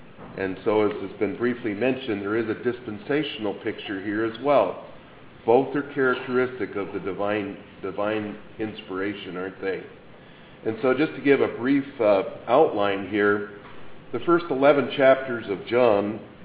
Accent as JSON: {"language": "English", "town": "Columbus", "region": "Ohio", "country": "United States", "tie": "born or raised there", "said": "I remember where I grew up in Columbus"}